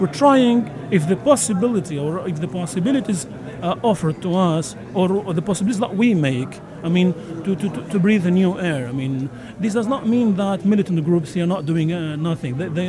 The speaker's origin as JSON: {"language": "English", "country": "Tunisia", "second_language": "English", "said": "I'm from Tunisia. I'm an English teacher at the university."}